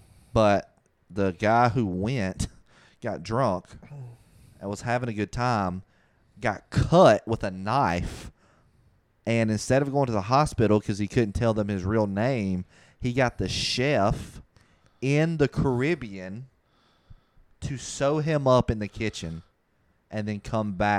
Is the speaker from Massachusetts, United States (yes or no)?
no; Bronx, New York, United States; And we're going, hey, y'all, yeah, we grew up over there in the Bronx, so, you know. Over there in Brooklyn.